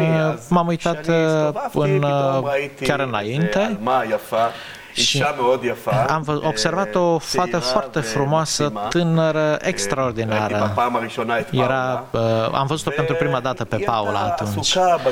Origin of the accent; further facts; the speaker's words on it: Israel; M-am născut în Israel, am crescut într-o familie iudaică tradițională.